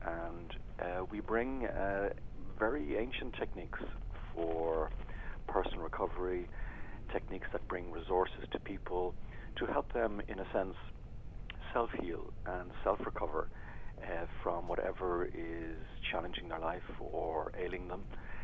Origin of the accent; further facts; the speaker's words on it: Ireland; We are Irish, so we draw hugely from our own native Irish tradition, which is, as you say, Celtic, but it's also pre-Celtic.